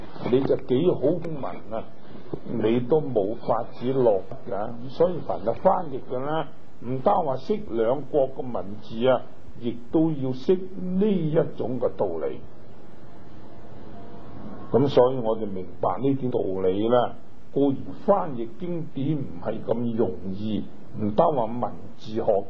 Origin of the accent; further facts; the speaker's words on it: China; 才可以我們中國人呢有咁嘅恩缘